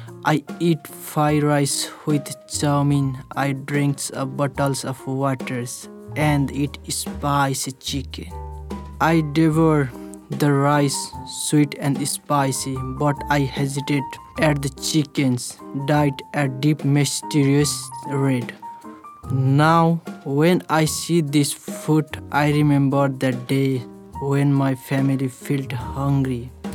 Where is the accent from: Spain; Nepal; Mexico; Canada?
Nepal; English is a second language; now in United States; I'm from Nepal.